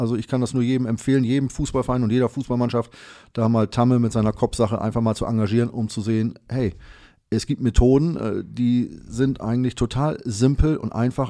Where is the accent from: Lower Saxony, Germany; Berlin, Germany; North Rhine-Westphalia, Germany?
Lower Saxony, Germany; Dangast; ich bin ja aufgewachsen in Dangas. Das ist in der Nähe von Farel bei Wilhelmshaven oben.